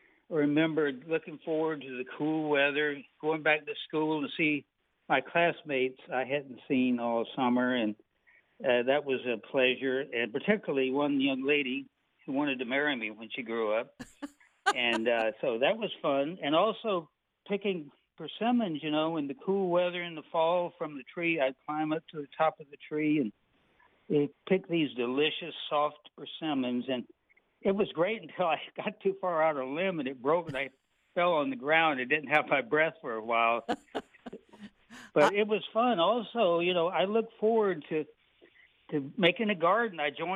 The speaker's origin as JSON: {"language": "English", "town": "Lakeland", "region": "Florida", "country": "United States", "tie": "born or raised there", "also_born_or_lived": "Winter Haven", "said": "I was born in Lakeland, actually Willow Oak, and grew up in Rocky Bluff there in Ellington on a creek. And then Winter Haven in high school on Lake Winterset."}